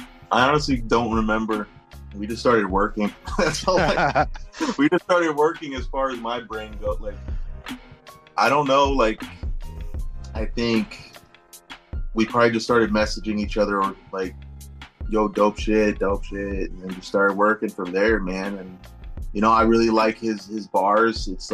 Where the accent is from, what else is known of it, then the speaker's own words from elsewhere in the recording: Washington, United States; I'm not from Houston, you know what I'm saying? Like, I'm originally from Washington State, right? So the north west is where I'm from